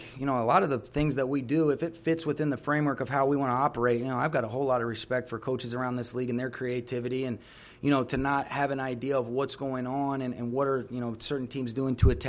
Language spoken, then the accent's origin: English; Atlanta, Georgia, United States; just growing up in the Atlanta area